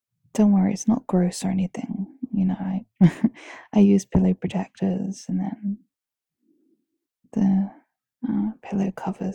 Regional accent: London, United Kingdom; I grew up in London, so I think once you get through that noise, you know, you can pretty much sleep through anything. Where I grew up, actually, in London, it was on like a council estate

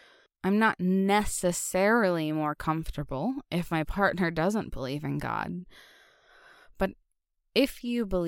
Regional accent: the South, United States; So, I grew up in the Bible Belt in the South, and so I grew up religious as a part of a religious family.

